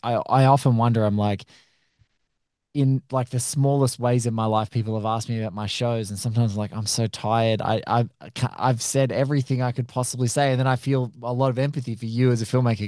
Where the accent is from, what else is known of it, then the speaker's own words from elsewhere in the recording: Australia; I'm reticent always as an Aussie to be like, listen, genre is not a dirty word, guys.